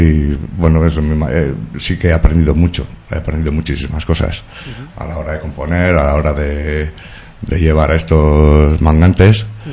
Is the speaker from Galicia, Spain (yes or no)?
no; Barakaldo, Basque Country, Spain; Hacemos rock igual que ellos y somos de Baracaldo